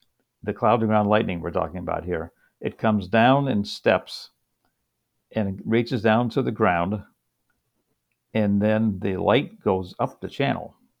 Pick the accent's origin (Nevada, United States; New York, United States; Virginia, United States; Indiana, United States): Indiana, United States; So we're seeing a whole lot more than I grew up in Indiana.